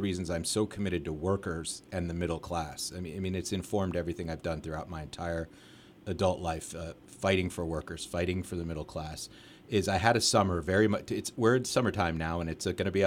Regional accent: Weatherly, Pennsylvania, United States; So I grew up actually in Weatherly, Carbon County, a 1988 graduate of Weatherly High School.

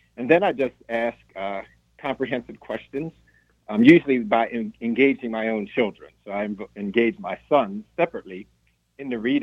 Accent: New Jersey, United States; I've gotten some actually from people from my hometown in New Jersey

